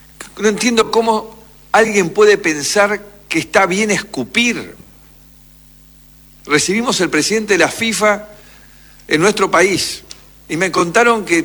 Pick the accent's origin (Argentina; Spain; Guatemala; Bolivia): Argentina; la forma que tenemos los argentinos de vincularnos